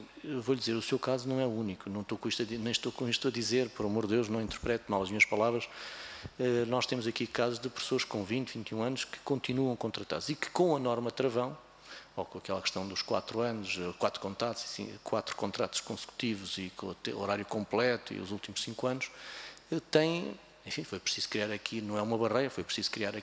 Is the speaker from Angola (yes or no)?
no; Guarda, Portugal; fui parar ao Algarve, sou da Guarda, fui parar ao Algarve, lá estive uns anitos, depois cá regressei à Guarda